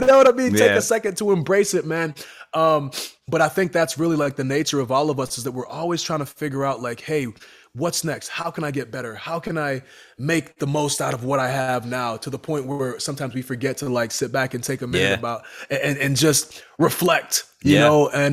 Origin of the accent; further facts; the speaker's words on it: Boston, Massachusetts, United States; Number one, because it took place in Boston, which is my hometown.